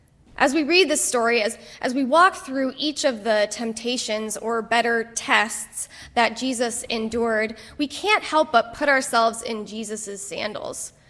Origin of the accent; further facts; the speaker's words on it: Colorado, United States; I grew up in Colorado, and growing up in Colorado, I am familiar with the wilderness.